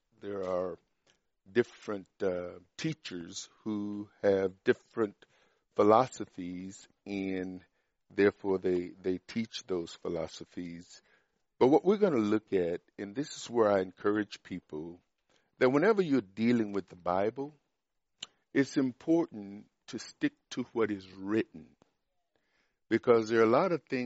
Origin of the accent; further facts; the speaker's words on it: Mississippi, United States; sometimes it's strange saying that being from Mississippi, a country boy